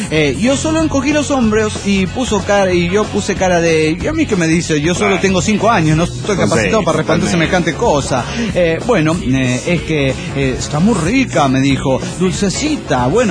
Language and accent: Spanish; Chiapas, Mexico; de Tuta, Utah, Chiapas, México.